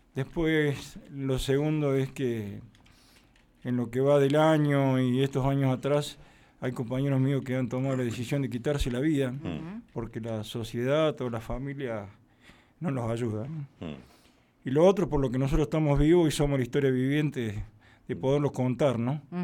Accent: Villa María, Córdoba, Argentina; born there; now in Zapala, Argentina; yo soy nacido en Córdoba, en Villa María, y hace 25 años que vivo acá en Zapala. Ya soy un zapalino más y un neuquino más, ¿no?

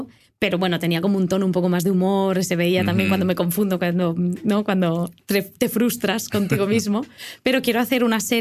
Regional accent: Zaragoza, Aragon, Spain; now in Madrid, Spain; Soy de Zaragoza, sí, pero vivo en Madrid.

